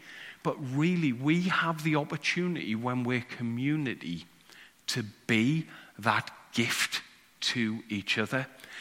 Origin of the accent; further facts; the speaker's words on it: England, United Kingdom; I come from England.